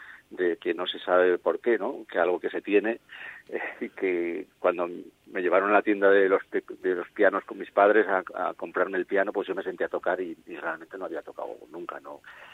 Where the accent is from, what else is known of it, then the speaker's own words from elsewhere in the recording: Zaragoza, Aragon, Spain; yo soy de Zaragoza y iba a los estudios, principalmente iba a los estudios Kikos a grabar anuncios